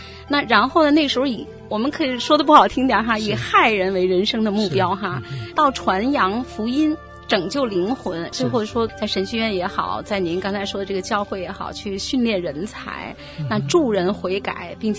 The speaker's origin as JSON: {"language": "Chinese", "region": "Beijing", "country": "China", "said": "因为我是北京人哈"}